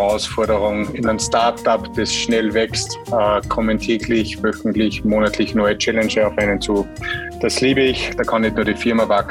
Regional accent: Upper Austria, Austria; ein oberösterreichischer Wirtssohn, ein Wirtsbuhr, wie man bei uns schon sagt. Das heißt, ich bin als kleines Kind im Kindergarten schon in einem Gasthofbetrieb eigentlich groß geworden

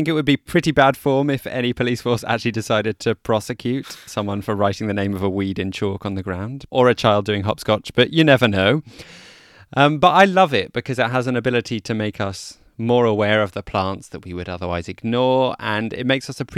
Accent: London, United Kingdom; As a Londoner who's not in London at the moment and not able to be there, it paints a like annoyingly perfect vision of North London, and specifically the part of the world that I used to live in.

